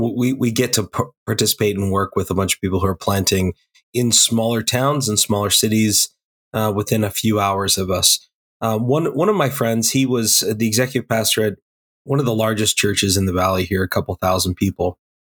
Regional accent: Boise, Idaho, United States; also born or lived in Boston; And I'm from Boise originally. I was in Boston for 6 years.

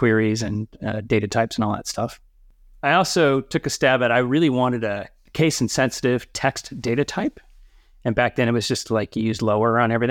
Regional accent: California, United States; I grew up in the Sacramento Valley in California.

